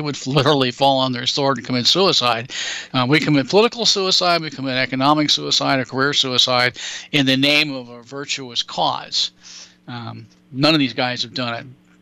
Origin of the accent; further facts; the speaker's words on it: California, United States; I'm from California. I watched her policies. I was involved in Republican politics in California for years